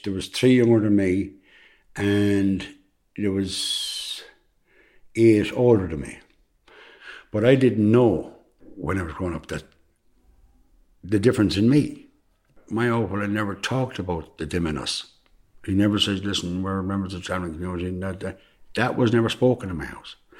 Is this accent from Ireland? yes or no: yes; Tuam, Connacht, Ireland; from Tuam all my life. As a matter of fact, I was born in Gilmerton Road